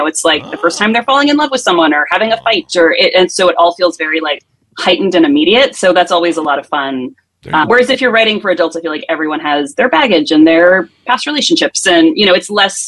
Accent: East Coast, United States; now in California, United States; I'm from the East Coast. I live in California now.

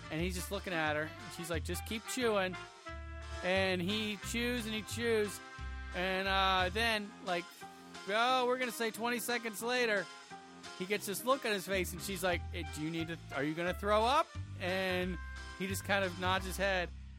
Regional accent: Cedar Grove, United States; And I was like, yeah, I'm from Cedar Grove.

